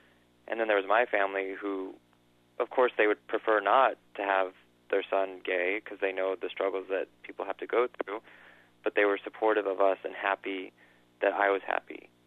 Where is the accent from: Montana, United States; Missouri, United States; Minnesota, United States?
Montana, United States; Kalispell; It wasn't easy growing up in Kalispell, and, you know, I think it's not really easy growing up probably anywhere